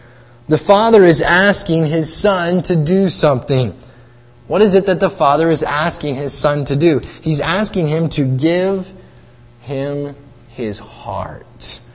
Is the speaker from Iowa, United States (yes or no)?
yes; Iowa, United States; Now, growing up in Iowa, central Iowa, Des Moines is much smaller town than even Minneapolis is with its interchanges, and we were an hour from Des Moines